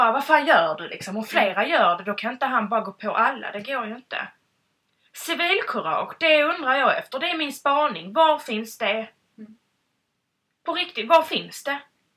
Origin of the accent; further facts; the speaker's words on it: Sweden; För att ofta som svensk, speciellt, vill man ju släta över och gå lite lugnt därifrån.